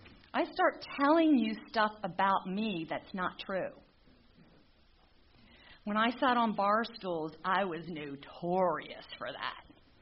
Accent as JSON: {"language": "English", "region": "Pennsylvania", "country": "United States", "tie": "born or raised there", "said": "I grew up in Upper Bucks County. I went to high school Penn Ridge."}